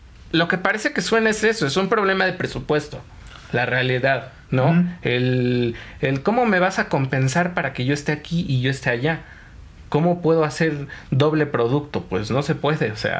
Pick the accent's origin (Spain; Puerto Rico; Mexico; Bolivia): Mexico; pero soy mexicano, cabrón.